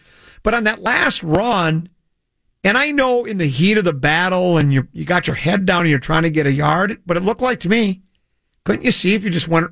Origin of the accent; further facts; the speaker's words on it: Coon Rapids, Minnesota, United States; also born or lived in Detroit; I was born in Detroit, grew up in Coon Rapids, ABC schools. I'm a tough guy.